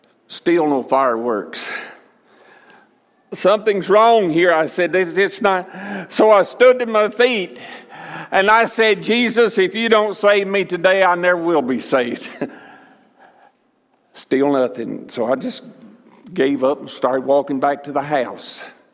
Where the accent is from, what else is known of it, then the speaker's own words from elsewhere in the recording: the South, United States; I came from the South. I already told you that. And it's known as the Bible Belt.